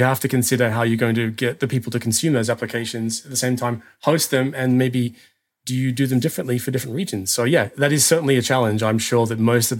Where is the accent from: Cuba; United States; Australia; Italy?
Australia; now in Germany; So I'm an Australian who lives in Germany